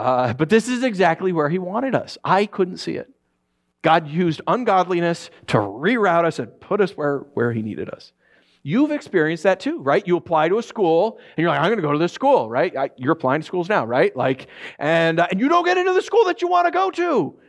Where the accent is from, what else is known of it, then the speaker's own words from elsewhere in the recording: New York, United States; I know many of you guys know that my wife and I grew up in New York, so we still have a lot of friends and family back there.